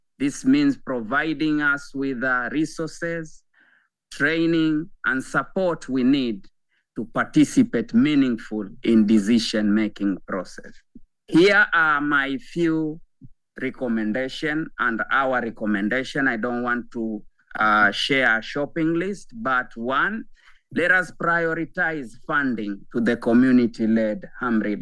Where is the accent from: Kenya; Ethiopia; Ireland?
Kenya; I come from Kenya, but I represent the broader reality across Africa.